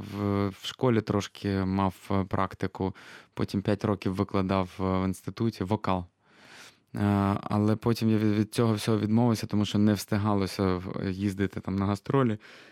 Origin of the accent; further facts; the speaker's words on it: Lviv, Lviv Oblast, Ukraine; Я знаю, я зі Львова